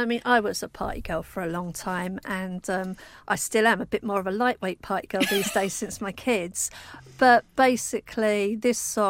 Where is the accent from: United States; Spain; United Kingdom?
United Kingdom; Basildon, East of England; I grew up in Basildon, which is a new town, and at that time it's exclusively working class.